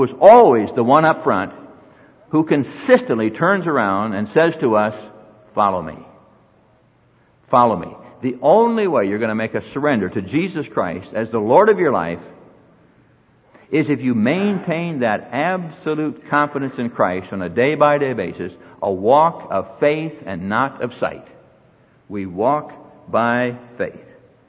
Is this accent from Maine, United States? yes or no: no; Iowa, United States; Now, we're born and raised in Iowa. We live now in Colorado, and so water and all that kind of stuff, kind of a new thing to us.